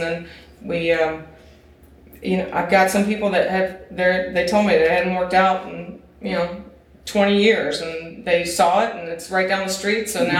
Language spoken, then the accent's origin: English; South Carolina, United States; I grew up in South Carolina. It wasn't okay. And it might not still be okay. I don't know. I don't live there anymore.